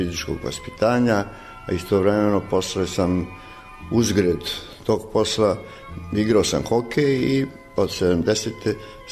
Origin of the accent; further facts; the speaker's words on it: Belgrade, Serbia; Ja sam sa Čubure, otac mi je bio zanatlija na Čuburi, imao je radnju obučarsku, rodio sam se u Beogradu